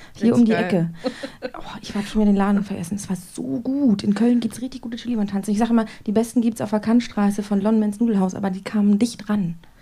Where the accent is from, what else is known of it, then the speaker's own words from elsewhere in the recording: Austria; Ich kann Mehlspeisen, ich bin Österreicher.